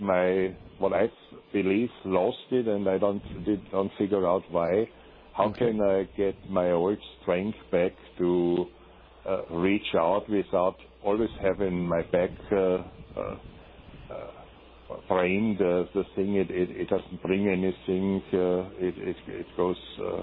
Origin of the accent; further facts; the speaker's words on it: Austria; moved away; two houses in Austria, in my home country